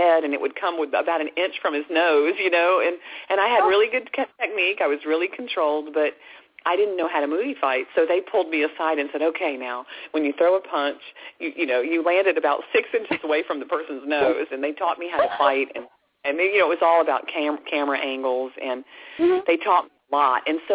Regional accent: Pensacola, Florida, United States; moved away as an adult; now in Los Angeles, United States; I moved out to Los Angeles. I grew up in Pensacola, Florida. And I moved out to L.A. In the early 1980s.

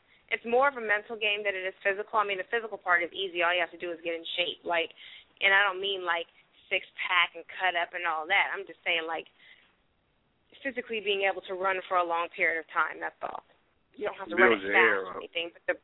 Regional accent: California, United States; I hadn't lived in Maryland long. I'm from California, so, you know, I don't do snow.

